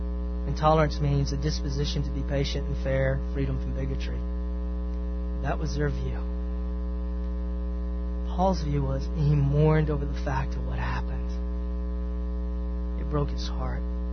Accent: the South, United States; I'm from the South.

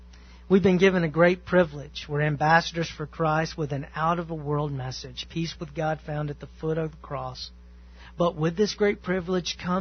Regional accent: Southern United States, United States; Me personally, I don't. I'm from the South and I'm short.

